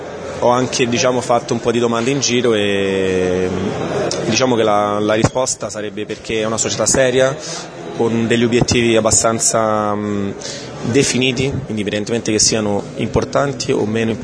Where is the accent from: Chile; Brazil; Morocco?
Brazil; Italian is a second language; No, sono brasiliano.